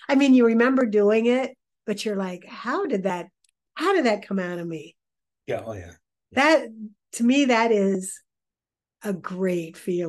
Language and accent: English; Ohio, United States; The undercurrent of how I grew up in Southern Ohio, in the farming community